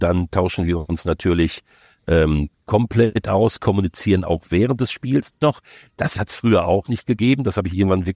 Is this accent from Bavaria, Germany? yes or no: no; North Rhine-Westphalia, Germany; Ich bin ja groß geworden in der Nähe von Dortmund